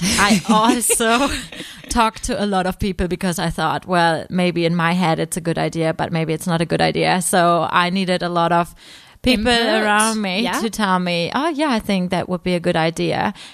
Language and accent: English; Germany; I'm from Germany.